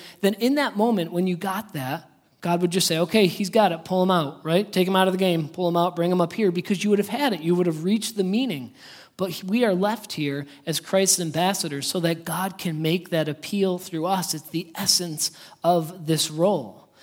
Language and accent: English; United States; I'm representing all of you as an American.